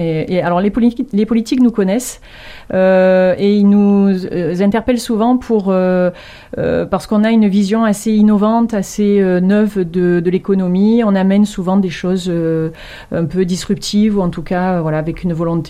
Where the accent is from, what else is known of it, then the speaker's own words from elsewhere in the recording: Digne-les-Bains, Provence-Alpes-Côte d'Azur, France; je suis originaire de Digne-les-Bains, mais ma mère est parisienne